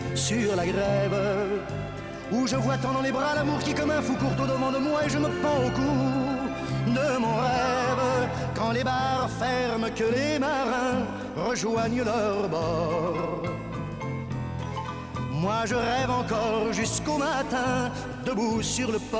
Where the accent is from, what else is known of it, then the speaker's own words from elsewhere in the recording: Catalonia, Spain; és allà d'on soc jo, que és tot el que és la serralada prelitoral, litoral catalana, i una miqueta més amunt a les muntanyes